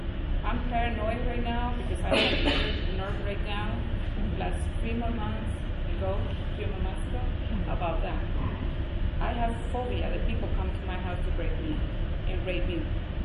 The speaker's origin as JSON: {"language": "English", "country": "Cuba", "lives_now": "United States", "said": "We are from Cuba. We came here, we work, and we pay our bills, and we do everything."}